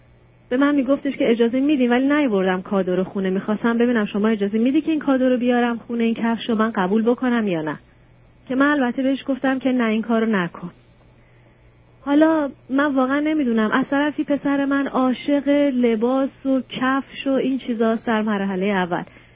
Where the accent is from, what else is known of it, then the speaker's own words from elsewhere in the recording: Iran; now in Canada; 7 سالم هست که از ایران اومدم کانادا، دارم زندگی میکنم